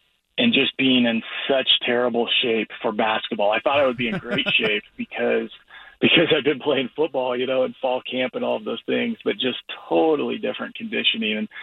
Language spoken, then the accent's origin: English; Eugene, Oregon, United States; growing up in Eugene, I'm obviously going to games all the time.